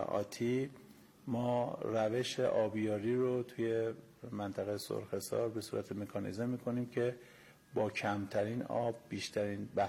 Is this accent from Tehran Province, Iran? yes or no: yes; Tehran, Tehran Province, Iran; born there; من از متولد تهران هستم، اصلیتم اون نطنزه.